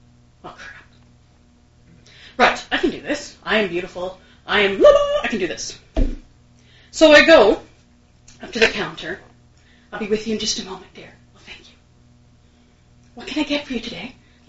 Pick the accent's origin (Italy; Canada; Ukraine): Canada; Manitoba; I am driving down to my hometown, middle of nowhere, Manitoba, and I'm so afraid.